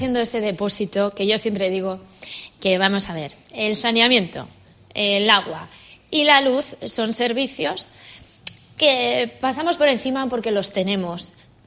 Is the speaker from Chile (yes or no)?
no; Quijano, Cantabria, Spain; Quijano, que es mi pueblo, es el que menos ha crecido